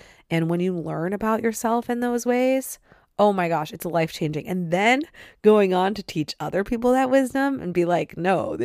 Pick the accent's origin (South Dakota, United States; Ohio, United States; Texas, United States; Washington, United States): Ohio, United States; Sandusky; but we grew up going to Cedar Point in Sandusky, Ohio all